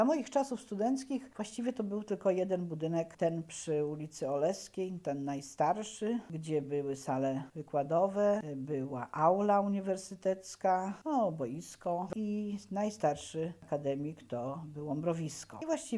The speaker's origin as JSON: {"language": "Polish", "town": "Nysa", "region": "Opole Voivodeship", "country": "Poland", "tie": "born or raised there", "said": "w ogóle pochodzę z Nysy. W Nysie przypadały moje lata dzieciństwa. Tam chodziłam do szkoły podstawowej. Skończyłam to sławne liceum ogólnokształcące. Stamtąd pojechałam do Opola na studia."}